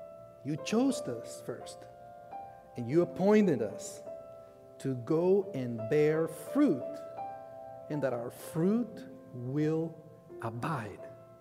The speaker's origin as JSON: {"language": "English", "country": "Guatemala", "said": "Excuse me! Excuse me! I come from Guatemala. And guess what? Guatemala is coconut land."}